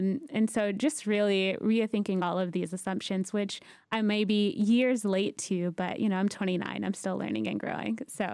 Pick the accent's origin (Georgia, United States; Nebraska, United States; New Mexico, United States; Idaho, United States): Georgia, United States; Atlanta; born or raised there